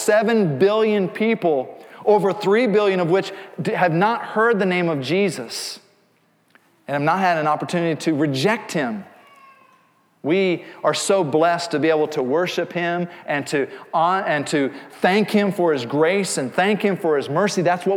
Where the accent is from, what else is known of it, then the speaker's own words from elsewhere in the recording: Indiana, United States; now in Kansas, United States; I'm originally from Indiana, but now being in Kansas, you know, almost 25 years, my kids have been born and raised here. I'm Kansan.